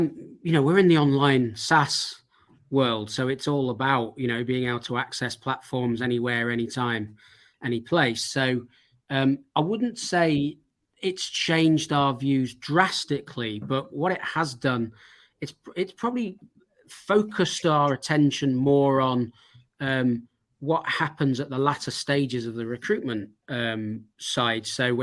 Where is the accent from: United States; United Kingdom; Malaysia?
United Kingdom; Sheffield, Yorkshire and the Humber; I mean, we're from Sheffield. I mean, actually, we got some beautiful buildings in Sheffield, especially the older ones.